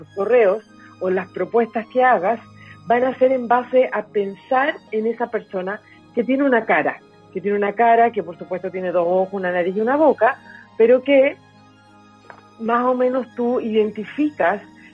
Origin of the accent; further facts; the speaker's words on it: Chile; si estamos en el extranjero, somos chilenas, lo más probable es que si hay chilenos, se van a acercar mucho más rápido porque claro, tenemos el mismo acento